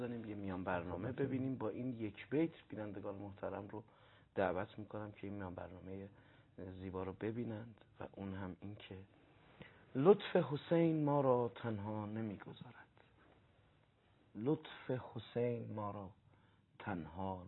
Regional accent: Iran; وقتی فهمید که ما ایرانی هستیم

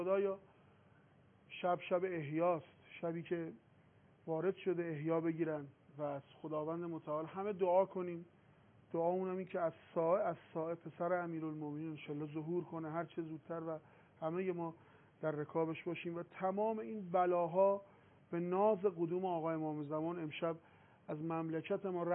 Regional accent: Tehran, Tehran Province, Iran; moved away; الان شاید بالای 50 خانوار از تهران اومدیم اینجا زندگی میکنیم، همه مجرد بودیم، ازدواج کردیم، اینجا زندگی تشکیل دادیم، بچه‌هامون دارن اینجا بزرگ میشن

